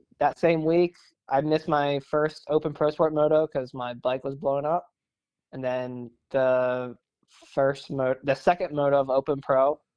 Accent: Delaware, United States; All right, so I'm from Delaware.

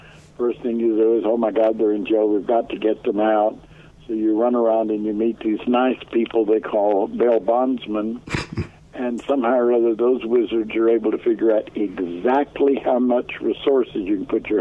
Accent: Houston, Texas, United States; Lived through the North Shore area whenever I was about 5 years old and spent the rest of my time out there.

